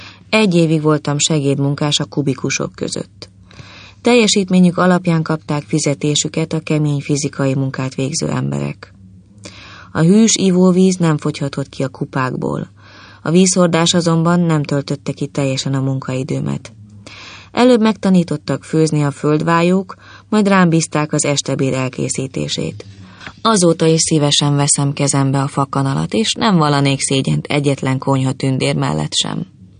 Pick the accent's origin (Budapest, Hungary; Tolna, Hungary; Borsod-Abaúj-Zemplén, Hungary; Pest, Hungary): Tolna, Hungary; Ozora; 56 éves. Tolna megyében Ozorán születtem.